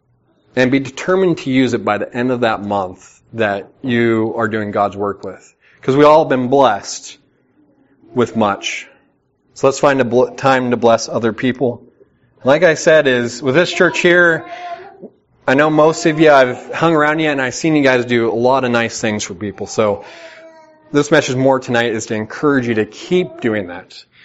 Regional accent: United States; As an American, we kind of are standoffish.

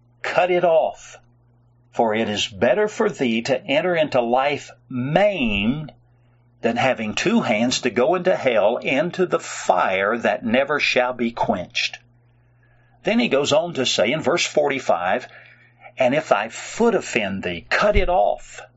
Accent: Jacksonville, Florida, United States; You know, as a young man growing up in Jacksonville, Florida, I can remember listening to one of the Pentecostal preachers on the radio

